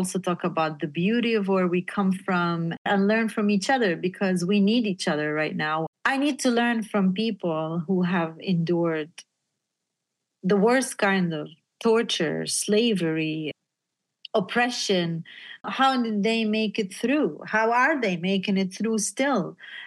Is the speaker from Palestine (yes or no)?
yes; Beit Jala, Palestine; And then I was back in my hometown in Bejala, which is in the south.